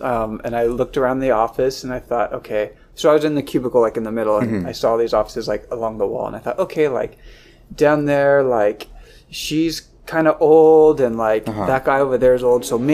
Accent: Riverside, United States; I had an internship at a really cool engineering firm in my hometown, Riverside, and it was going really well.

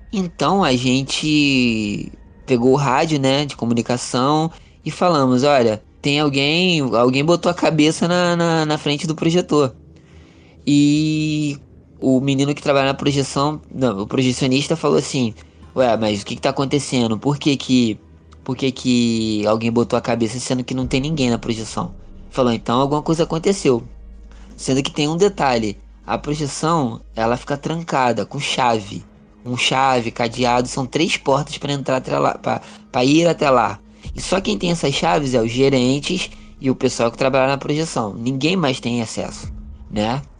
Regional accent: Cabo Frio, Rio de Janeiro, Brazil; sou daqui da cidade de Cabo Frio.

